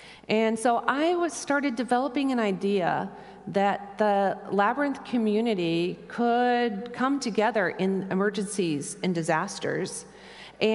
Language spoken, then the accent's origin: English; Wheaton, Illinois, United States; I'm from Chicago, Illinois, outside in Wheaton, Illinois. It's 30 miles west of the city.